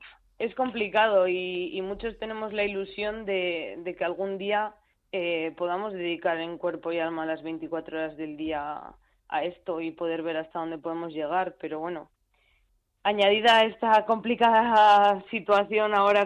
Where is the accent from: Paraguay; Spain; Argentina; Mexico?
Spain; León, Castile and León; born there; yo nací en León y por supuesto me siento leonesa